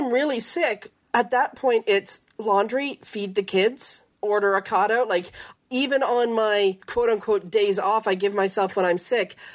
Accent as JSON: {"language": "English", "country": "Canada", "tie": "born or raised there", "said": "When I was a kid growing up in Canada"}